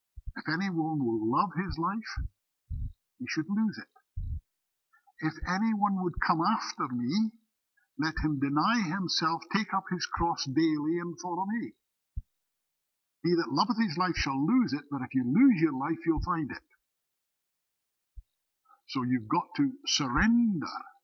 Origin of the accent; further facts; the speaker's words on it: Scotland, United Kingdom; But I am Scottish. I was born Scottish. And I will be Scottish until I die.